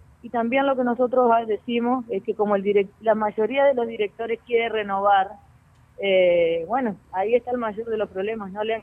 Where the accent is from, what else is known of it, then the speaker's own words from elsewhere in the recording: Paraná, Entre Ríos, Argentina; con mucho desarrollo territorial acá en Paraná, así que los dos somos de Paraná